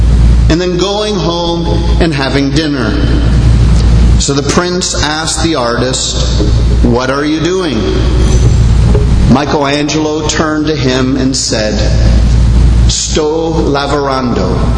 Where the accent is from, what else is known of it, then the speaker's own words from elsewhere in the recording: Canada; now in Bahamas; I know as a Canadian now living in the Bahamas, for me, how true this has been.